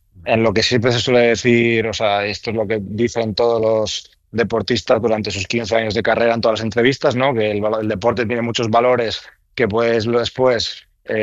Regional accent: Galicia, Spain; yo soy gallego, como sabes, o si no lo sabes, yo soy gallego, entonces, bueno, el mar lo vivo desde siempre

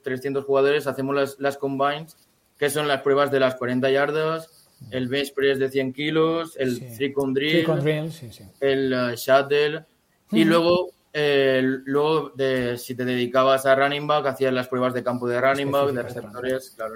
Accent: Sueca, Valencian Community, Spain; yo estaba en el equipo de fútbol de mi pueblo, que soy de un pueblo de Sueca, cerca de Valencia.

